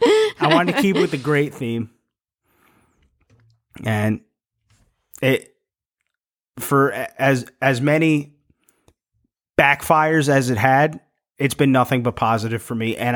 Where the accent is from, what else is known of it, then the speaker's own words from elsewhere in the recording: Hillsboro, United States; He's a friend of mine from my hometown of Hillsboro.